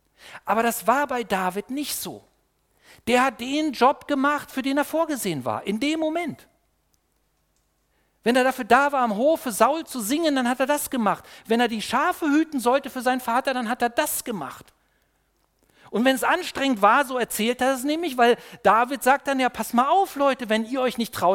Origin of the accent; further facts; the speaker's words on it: East Germany, Germany; Ich bin ja in der DDR aufgewachsen